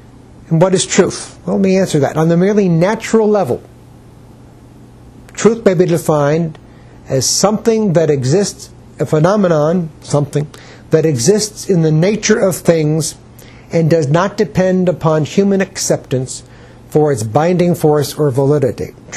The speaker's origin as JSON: {"language": "English", "region": "Northeast", "country": "United States", "said": "I'm from the Northeast, but I simply don't like the cold."}